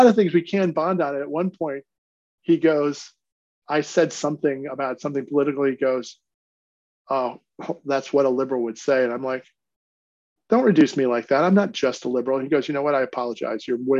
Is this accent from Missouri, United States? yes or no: no; Kentucky, United States; Well, growing up in Kentucky, you're completely innocent of racial politics.